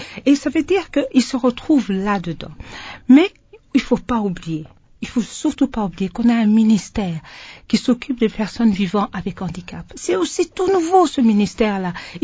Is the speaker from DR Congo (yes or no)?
yes; DR Congo; chez nous en RDC